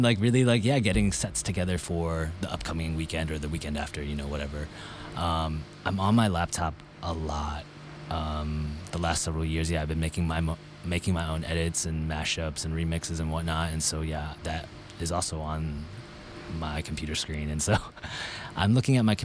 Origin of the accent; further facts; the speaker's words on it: Massachusetts, United States; also born or lived in New York City / Connecticut; now in Minnesota, United States; Yeah, so I was born out in New York City, but raised in like Massachusetts and Connecticut, but always going to New York City.